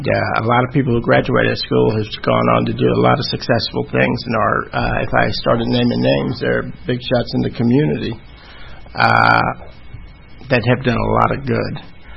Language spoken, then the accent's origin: English; Atlanta, Georgia, United States; I'm born and raised in Atlanta, Georgia.